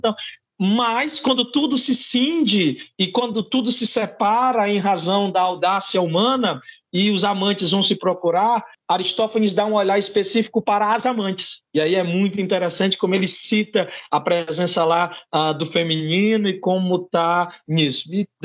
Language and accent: Portuguese; Ceará, Brazil; accent: nordestino; linguagem popular que é muito própria da gente aqui nordestinos, né? Então, estou falando com esse meu sotaque carregado, dizem que a gente fala cantando, e eu não consigo entender por quê, talvez porque estou dentro da bolha do cearenseis